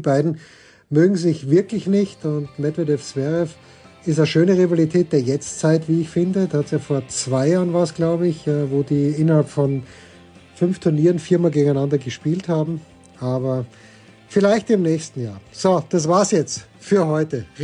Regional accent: Styria, Austria; als Steirer

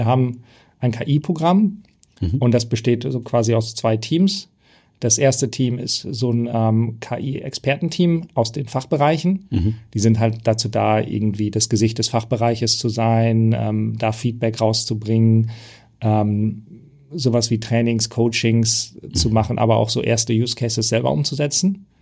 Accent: Lower Saxony, Germany; born there; Ich komme gebürtig zum Beispiel aus dem Emsland.

